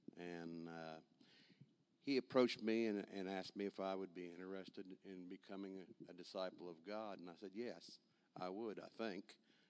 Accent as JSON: {"language": "English", "town": "Madison", "region": "Kansas", "country": "United States", "tie": "born or raised there", "said": "You know, I grew up in Madison, Kansas, little town."}